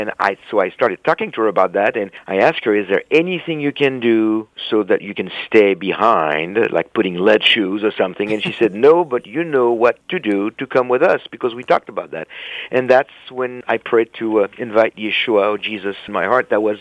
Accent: France; I was born and raised in France, Jewish family, but not religious, not practicing at all.

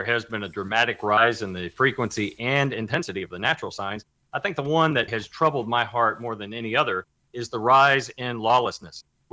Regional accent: Kentucky, United States; But in my home state of Kentucky, in small rural towns and school districts

